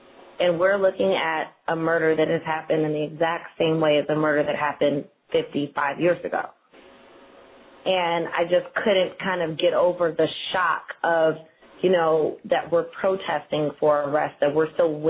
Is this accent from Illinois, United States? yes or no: yes; Chicago, Illinois, United States; But, you know, I'm from Chicago, and we learned in high school about Emmett Till